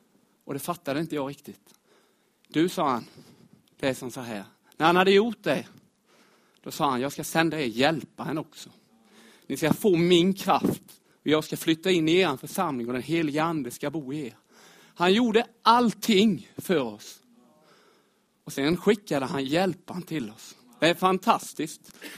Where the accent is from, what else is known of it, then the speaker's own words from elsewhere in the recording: Myresjö, Jönköping County, Sweden; Jag är uppvuxen utanför Myresjö.